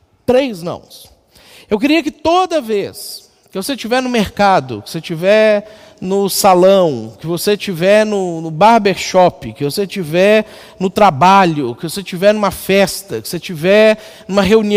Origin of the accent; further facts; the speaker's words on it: Minas Gerais, Brazil; porque eu vim de fora. Eu sou lá de Minas Gerais.